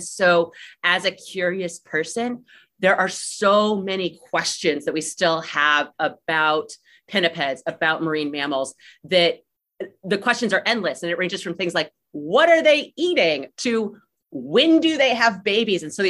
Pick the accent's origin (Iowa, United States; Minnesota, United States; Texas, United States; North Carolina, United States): Texas, United States; Dripping Springs; So I'm Texan originally. I grew up in Dripping Springs, so about 2 hours south of here.